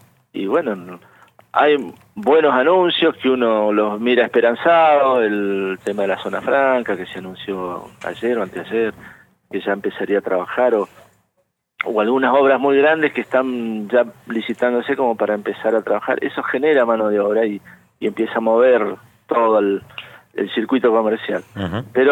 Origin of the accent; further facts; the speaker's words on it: Villa Regina, Río Negro, Argentina; born there; now in Zapala, Argentina; por cuestiones de trabajo que le surgieron, nací en otro lugar. Nací en Villa Regina.